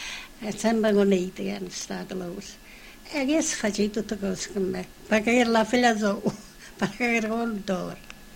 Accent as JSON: {"language": "Italian", "town": "Tolve", "region": "Basilicata", "country": "Italy", "tie": "born or raised there", "said": "sono nata a Tolf, provincia di Potenza, e sono stata cresciuta a Tolf, che fino a che sono maratetta sono stata a Tolf."}